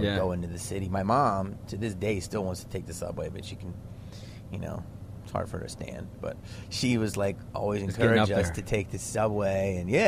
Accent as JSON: {"language": "English", "town": "Upper Darby", "region": "Pennsylvania", "country": "United States", "tie": "born or raised there", "said": "Yeah, I was from Philly, outside of it. It's called Upper Darby."}